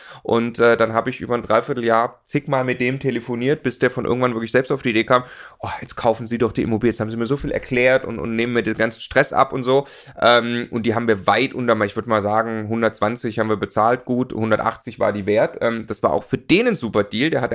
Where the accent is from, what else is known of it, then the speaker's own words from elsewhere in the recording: Stuttgart, Baden-Württemberg, Germany; also ich komme aus Stuttgart, da kauft man die Daimler-Aktie